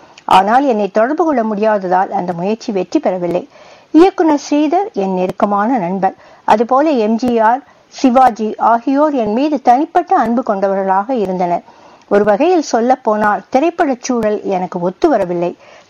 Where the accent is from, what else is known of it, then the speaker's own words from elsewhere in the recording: Palladam, Tamil Nadu, India; born there; கோவை பல்லடம் அருகே உள்ள ஒரு சிற்றூரில் நான் பிறந்தேன். பல்லடத்தில் உயர்நிலை கல்வியை முடித்த பின்